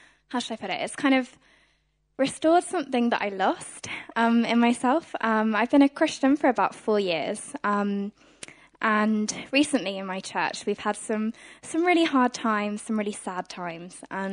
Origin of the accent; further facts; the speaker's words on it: High Wycombe, South East England, United Kingdom; I'm from High Wycombe.